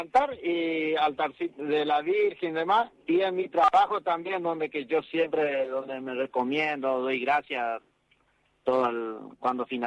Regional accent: Concepción, Corrientes, Argentina; me volví para mi pueblo, para Concepción.

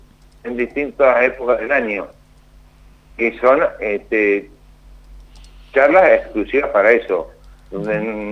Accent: Corral de Bustos, Córdoba, Argentina; now in Chañar Ladeado, Argentina; Soy oriunda de Corral de Bustos, que es provincia de Córdoba, o sea, al sureste de la provincia de Córdoba

